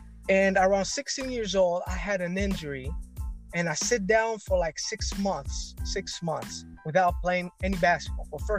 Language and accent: English; Greece; I'm from Greece. I'm almost 20 years old.